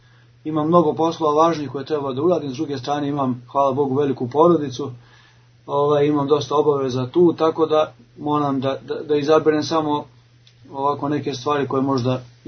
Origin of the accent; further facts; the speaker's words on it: Serbia; now in Greece; mogu kao Srbin u velikim hramovima sam ovdje služio kao protopsalt